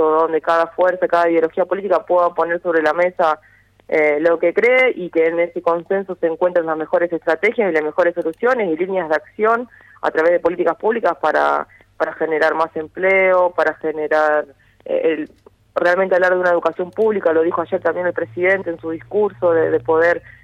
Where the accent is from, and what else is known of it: Argentina